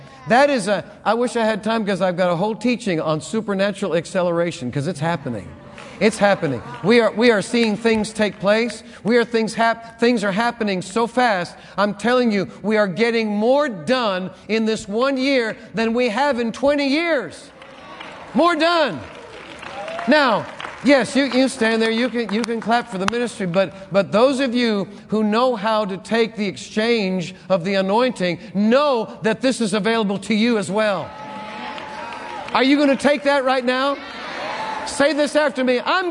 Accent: Northeast, United States; now in Texas, United States; See, now I'm from the Northeast. And now I'm a Texan.

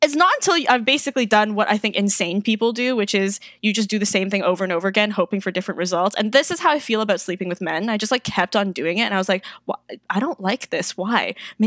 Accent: Hong Kong; also born or lived in the West; A, I was raised in the West. And B, I'm like Hong Kong Chinese, not like mainland Chinese.

